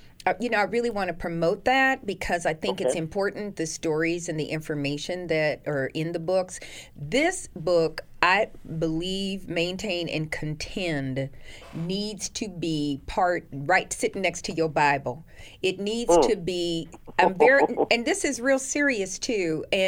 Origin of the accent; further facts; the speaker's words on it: Indiana, United States; Well, I'm from Indiana, so we'll have that's the next conversation.